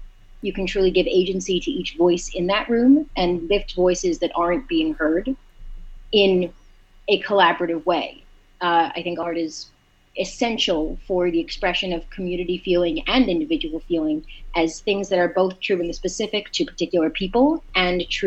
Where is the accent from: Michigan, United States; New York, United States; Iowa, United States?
New York, United States; I am on that quest. I grew up in New York. My parents are both lovers of arts in many ways.